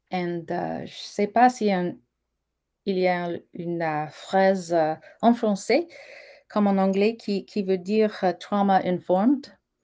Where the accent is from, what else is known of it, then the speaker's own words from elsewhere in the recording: Saskatchewan, Canada; je suis settler comme vous parce que je suis de Saskatchewan. Je suis de Treaty 6. Je suis né Heal, je suis Cree.